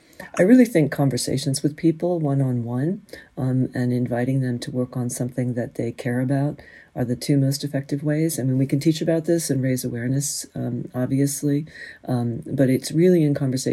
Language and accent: English; California, United States; You know, I think I was raised in Northern California and really moved a lot as a kid.